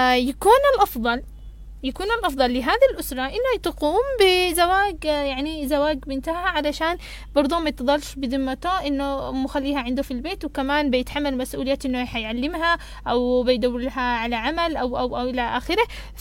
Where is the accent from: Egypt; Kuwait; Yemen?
Yemen; يقصد الزوج والزوجة عندنا باليمن